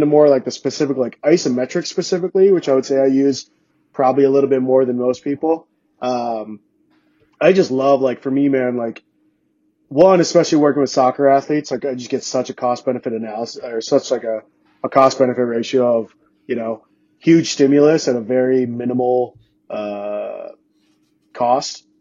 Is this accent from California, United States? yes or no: no; South Dakota, United States; I grew up in South Dakota where it snows 9 months a year.